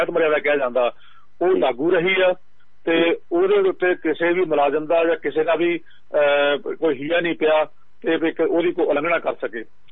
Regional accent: Dupalpur, Punjab, India; ਆਪਣੇ ਪਿੰਡ ਦੁਪਾਲਪੁਰ, ਜਿਹੜਾ ਕਿ ਜ਼ਿਲ੍ਹਾ ਨਵਾਂਸ਼ਹਿਰ ਦੇ ਵਿੱਚ, ਆਪਣਾ ਜਦੋਂ ਚੰਡੀਗੜ੍ਹ ਆਈਏ ਤਾਂ ਜਾਟਲੇ ਦੇ ਕੋਲ ਸਾਡਾ ਪਿੰਡ ਹੈ ਦੁਪਾਲਪੁਰ, ਤੇ ਬਿਸਤ ਦੁਆਬ ਤੇ ਸਤਲੁਜ ਦੇ ਵਿਚਾਲੇ ਸਾਡਾ ਪਿੰਡ ਪੈਂਦਾ, ਉਸ ਪਿੰਡ ਦਾ ਮੈਂ ਸਰਪੰਚ ਵੀ ਰਿਹਾ।

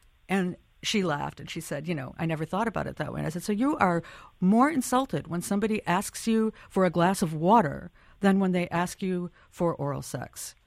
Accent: California, United States; I'm from California, and one of them is my state

